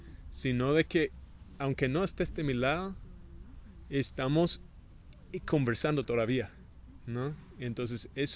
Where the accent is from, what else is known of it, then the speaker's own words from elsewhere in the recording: United States; incluyendo los Estados Unidos, de donde vengo yo